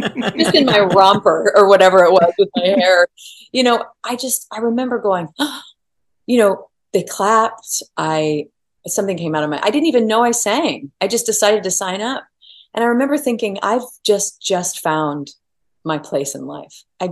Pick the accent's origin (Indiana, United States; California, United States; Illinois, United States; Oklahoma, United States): Oklahoma, United States; born or raised there